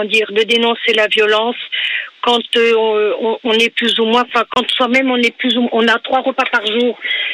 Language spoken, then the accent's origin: French; France; je ne suis pas une Européenne, je suis une Française.